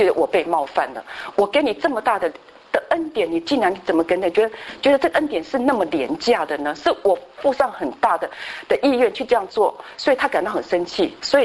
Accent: China; 尤其是我们中国人，很容易把很多事情就把它 过去了

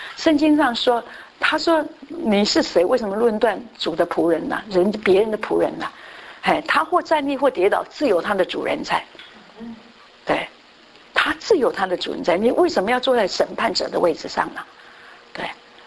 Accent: Taiwan; 以前我们以前小时候在台，我像台湾不玩扑克牌

